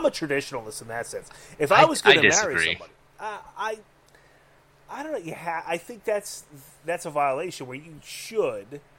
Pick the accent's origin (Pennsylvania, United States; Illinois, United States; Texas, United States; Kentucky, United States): Pennsylvania, United States; Philadelphia; I'm a very pissed off Dago that grew up in the city of Philadelphia.